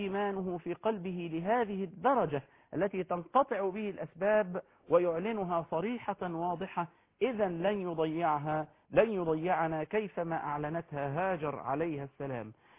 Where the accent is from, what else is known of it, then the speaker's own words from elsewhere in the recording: Egypt; نفخر به كمصريين